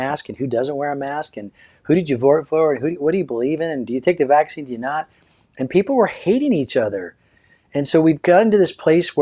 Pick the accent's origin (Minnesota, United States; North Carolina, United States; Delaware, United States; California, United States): California, United States; when I grew up in Orange County